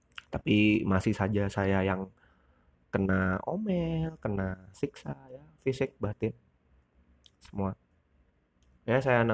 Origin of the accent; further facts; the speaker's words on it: Surabaya, East Java, Indonesia; also born or lived in Kupang; Ya, sama keluarganya mama dari kecil di Surabaya. Dulu pas lahir numpang di ini sih, di NTT, di Kupang, Nusa Tenggara Timur. Tapi bapak saya orang Wonogiri katanya.